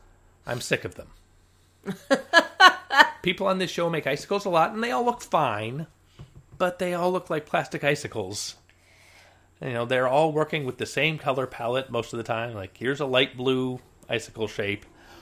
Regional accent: San Diego, California, United States; Growing up in San Diego, snow was a mysterious alien thing to me.

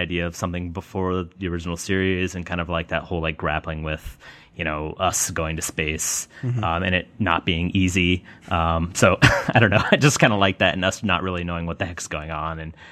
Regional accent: Kansas, United States; I grew up in Kansas

